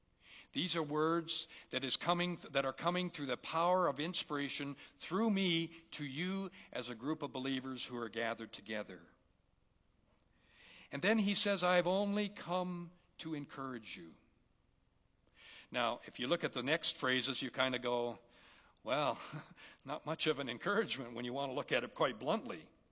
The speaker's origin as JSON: {"language": "English", "country": "Canada", "said": "that's what's great about being a Canadian. We can go to church with freedom and liberty"}